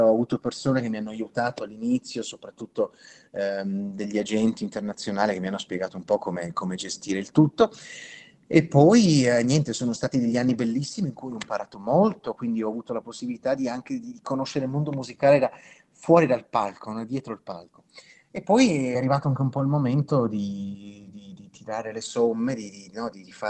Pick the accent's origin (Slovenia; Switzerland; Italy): Switzerland; Ticino; moved away; per me come bambino, ma anche per molti colleghi che sono cresciuti in Ticino